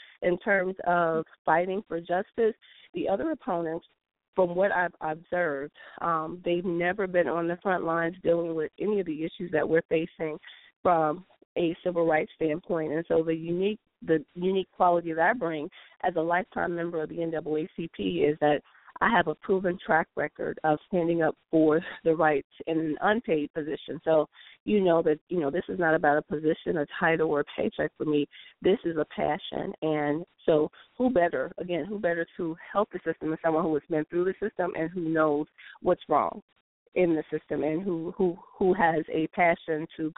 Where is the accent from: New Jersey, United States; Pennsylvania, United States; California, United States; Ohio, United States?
Ohio, United States; Cincinnati; also born or lived in New York City; Although I was born and raised in Cincinnati, I lived outside of Ohio for 9 years in New York City.